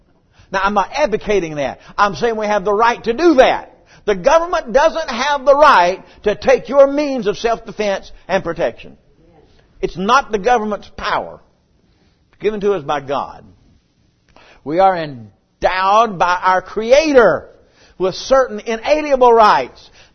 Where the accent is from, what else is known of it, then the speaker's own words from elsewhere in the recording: United States; I'm an American. We believe all men are created equal.